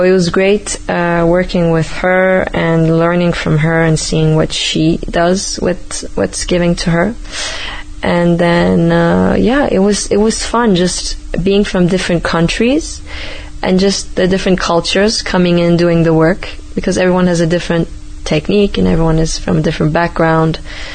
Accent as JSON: {"language": "English", "country": "Turkey", "said": "and I'm from Turkey, so that was great."}